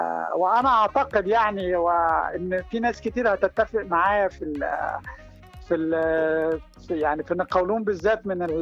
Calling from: Cairo, Cairo Governorate, Egypt; أنا بكلمك من القاهرة، من هنا

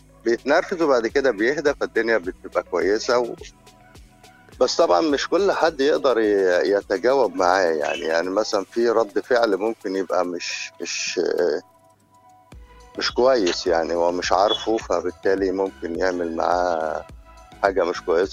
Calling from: Cairo, Cairo Governorate, Egypt; من القاهرة.

